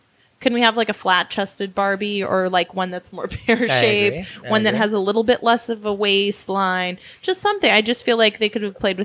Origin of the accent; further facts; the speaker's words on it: Wisconsin, United States; I grew up in Wisconsin, so I didn't ever really think of it that there, I mean, that's my white privilege, right?